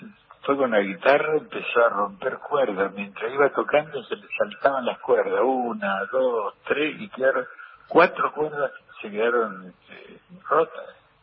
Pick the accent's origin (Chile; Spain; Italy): Italy; now in Banfield, Argentina; cuando vinimos de Italia nos fuimos a Banfield y en la calle Gallo, y la calle Gallo 95, después nos mudamos a Gallo 120